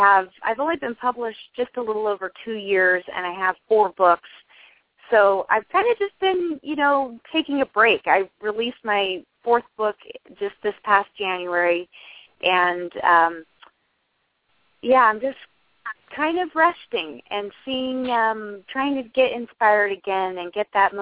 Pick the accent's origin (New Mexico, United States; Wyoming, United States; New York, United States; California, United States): California, United States; now in Arizona, United States; We're both from the Bay Area, and we moved here to Arizona 12 years ago.